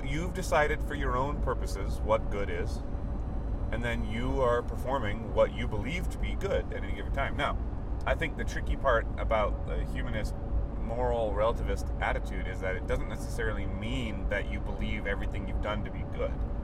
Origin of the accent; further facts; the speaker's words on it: United States; Well, it's tricky because growing up in the United States, we were all like de facto Judeo-Christian ethics